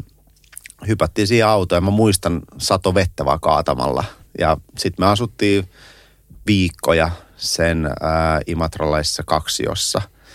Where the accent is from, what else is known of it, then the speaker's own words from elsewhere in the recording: Russia; now in Finland; mä oon niinku Venäjältä lähtöisin, aika suomalaistunut ja Suomen intit ja muut käynyt